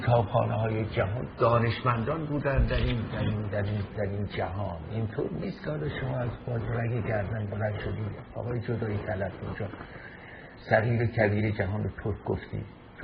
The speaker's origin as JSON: {"language": "Persian", "country": "Iran", "said": "ما همه ایرانی هستیم. زبانهای مختلف صحبت بکنیم، کردی، بختیاری، ترکی."}